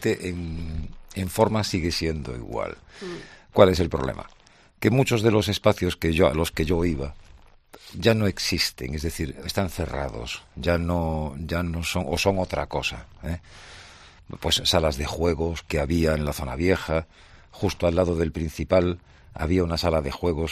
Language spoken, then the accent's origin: Spanish; Canary Islands, Spain; Yo crecí, parte de mi infancia está en Canarias, en la isla de Tenerife, sitio turístico donde los haya.